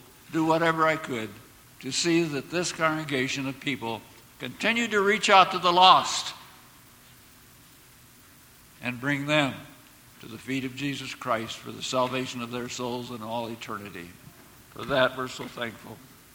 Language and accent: English; Minnesota, United States; I didn't come here to enjoy the hot climate sometimes. I grew up in Minnesota. My wife grew up in Wisconsin.